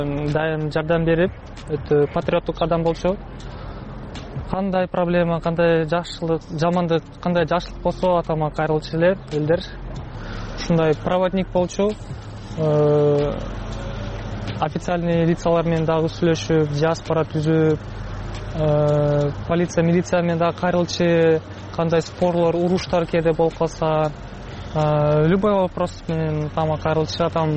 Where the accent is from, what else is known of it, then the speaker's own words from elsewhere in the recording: Yekaterinburg, Sverdlovsk Oblast, Russia; also born or lived in Osh, Kyrgyzstan; 95 мен төрөлдүм. Биз Ошто турганбыз, Ошто атам иштеп. Кийин мен 1.5 жашымда, ошондо 97 жыл болот. Бул жака келебиз, Екатеринбургга. Атам бул жакта дагы жүрүп, иштерди баштап, жумуш керип, квартира табып, кайра Ошко барган, бизди чакырып, бизди алып келген ушул жака. Ошо 97 жылдан бери ушул жактабыз.